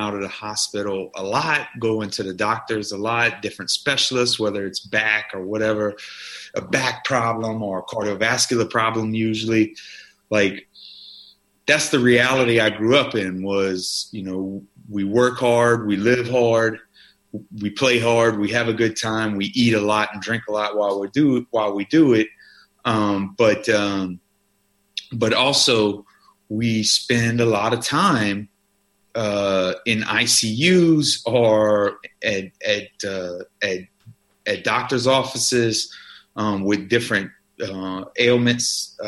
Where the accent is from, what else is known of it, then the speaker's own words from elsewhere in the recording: Louisiana, United States; I grew up in South Louisiana